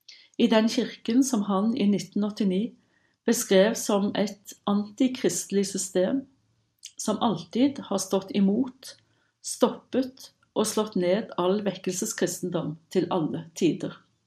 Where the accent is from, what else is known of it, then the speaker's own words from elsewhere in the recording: Stavanger, Rogaland, Norway; var torgmøter i min hjemby Stavanger